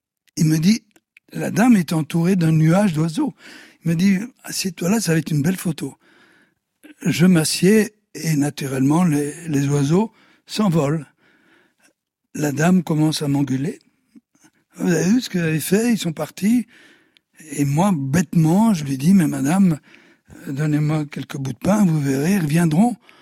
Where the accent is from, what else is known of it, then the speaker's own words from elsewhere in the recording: Sicily, Italy; Mais ça vient de la Sicile, dont je suis originaire, et de la Belgique.